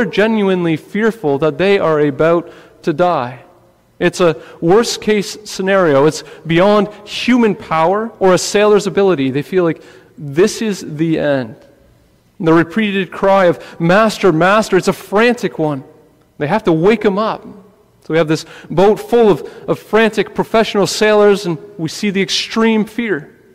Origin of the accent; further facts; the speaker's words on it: Great Lakes, United States; I grew up near Lake Erie.